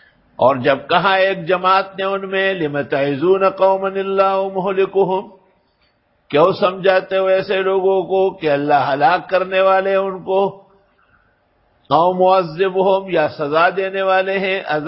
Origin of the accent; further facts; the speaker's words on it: Jahangira, Khyber Pakhtunkhwa, Pakistan; ہمارا اپنا گاؤں جہانگیر دریا کے کنارے آباد.